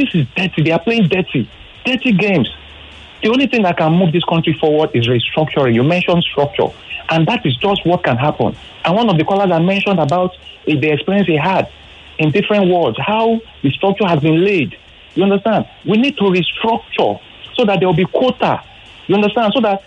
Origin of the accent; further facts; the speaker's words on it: Nigeria; I'm a Yoruba guy, yes, and I'm a Nigerian.